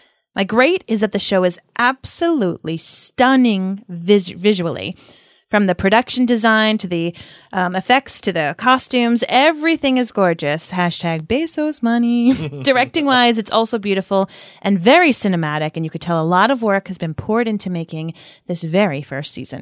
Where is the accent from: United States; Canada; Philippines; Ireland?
Ireland; And also, as an Irish person, the worst part was the damn accents of the Harfoots.